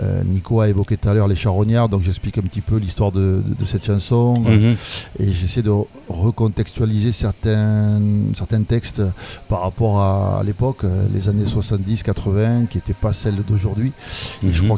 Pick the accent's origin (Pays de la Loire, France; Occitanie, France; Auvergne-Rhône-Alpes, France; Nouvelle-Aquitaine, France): Occitanie, France; Toulouse; accent: Toulouse; moi, je suis de Toulouse, ça s'entend à mon accent. On m'a dit souvent que quand je chante, il n'y a pas d'accent. Mais j'assume.